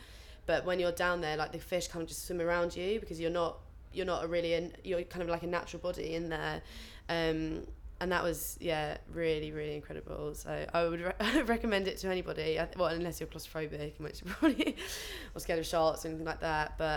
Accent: Harrow, London, United Kingdom; I was born in Harrow, and I lived there until I was about 7. Went to school in Pinner, and all my family's from around there.

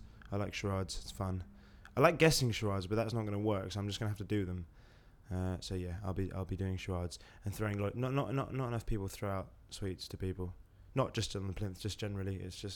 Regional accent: Hackney, London, United Kingdom; I am 23 and I'm from East London, Hackney.

